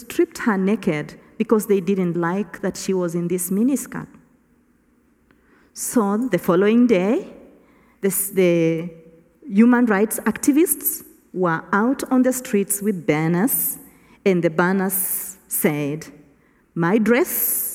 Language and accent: English; Kenya; I come from Kenya. Nairobi is the capital city of Kenya.